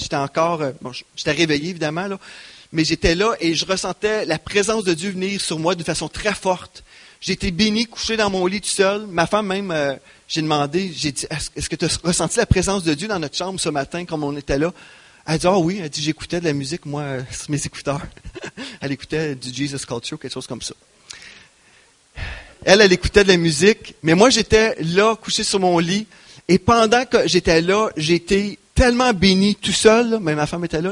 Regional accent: Quebec, Canada; je suis un Québécois, évidemment, comme vous savez. Je parle en québécois.

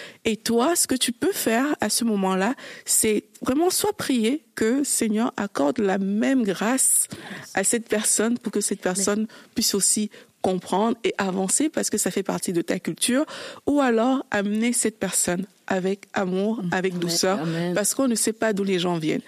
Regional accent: Cameroon; also born or lived in Belgium; now in Canada; j'ai quitté le Cameroun pour la Belgique. Pas juste pour aller en vacances, pour vivre. J'ai quitté la Belgique pour le Canada.

